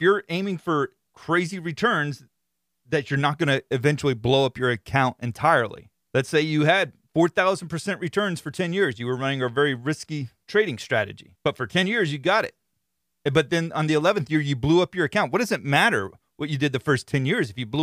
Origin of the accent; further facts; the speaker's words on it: Florida, United States; But in any case, I'm from Florida. We have some crazy stuff that goes on down here, and I'm embracing it.